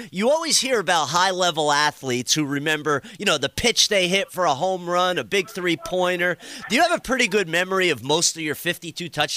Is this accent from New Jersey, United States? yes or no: yes; New Jersey, United States; I'm from Jersey, and I was talking to one of my buddies